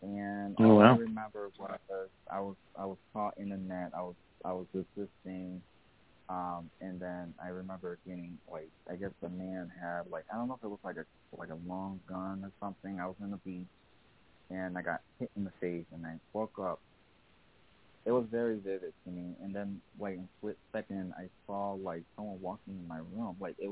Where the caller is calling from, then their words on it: Connecticut, United States; Oh, I'm calling from Connecticut.